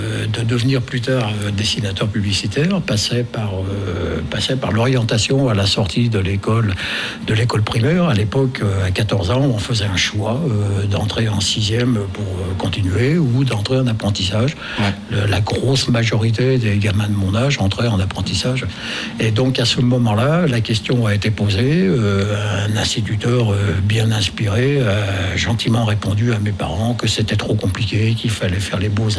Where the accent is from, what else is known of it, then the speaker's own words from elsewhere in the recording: Villefranche-sur-Saône, Auvergne-Rhône-Alpes, France; born there; Ah oui, je suis né à Villefranche, tout à fait, en 1948, pour être précis.